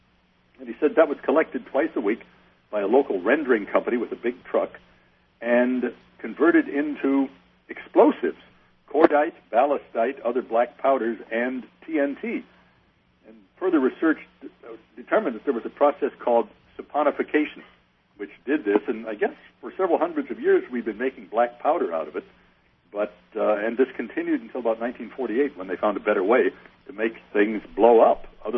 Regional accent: Midwest, United States; I was a kid, a little kid growing up in the Midwest

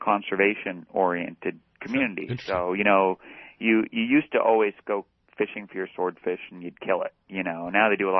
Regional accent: Santa Barbara, California, United States; So, I mean, I grew up in California. And in the Santa Barbara area

